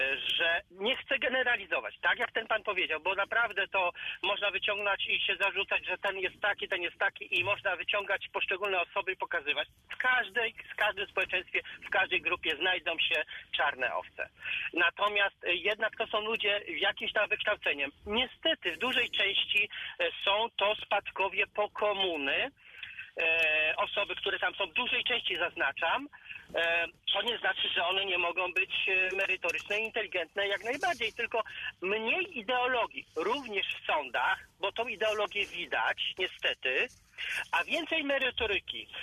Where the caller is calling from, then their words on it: Poznań, Greater Poland Voivodeship, Poland; ja z Poznania akurat dzwonię